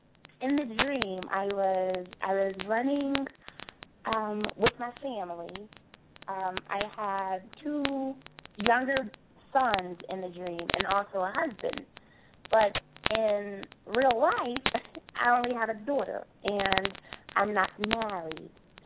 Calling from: Georgia, United States; I'm calling from Georgia.

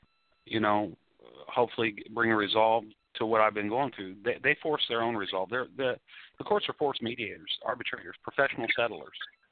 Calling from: Bloomington, Indiana, United States; No, I'm in Bloomington, Indiana, campus of Indiana University, home of IU basketball.

